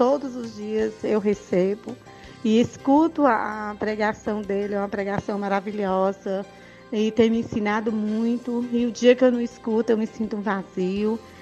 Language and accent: Portuguese; Montes Claros, Minas Gerais, Brazil; sou da cidade de Montes Claros, Minas Gerais.